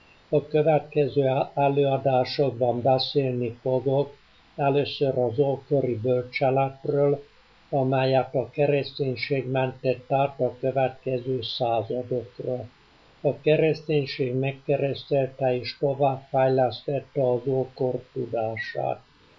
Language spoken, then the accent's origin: Hungarian; Vas, Hungary; born there; also born or lived in Kőszeg / Paraguay; elmondom, hogy Vas megyébe születtem, hogy mikor, azt jobb elhallgatnom